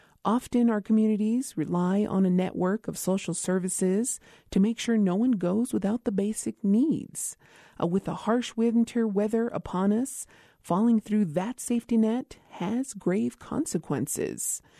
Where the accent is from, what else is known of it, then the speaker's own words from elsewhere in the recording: New Mexico, United States; from Meseta Pueblo